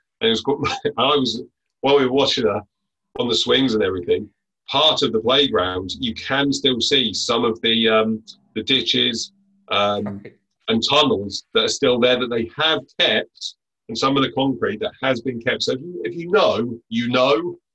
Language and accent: English; Abingdon, South East England, United Kingdom; Which is in my hometown of Abingdon in Oxfordshire.